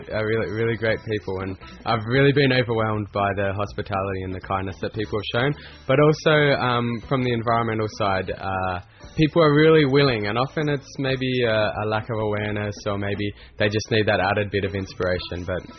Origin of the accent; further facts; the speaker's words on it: Australia; We're from Australia.